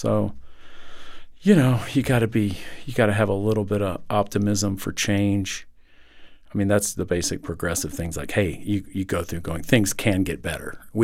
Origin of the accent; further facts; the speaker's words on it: Texas, United States; As a Texan, I was a big Beto supporter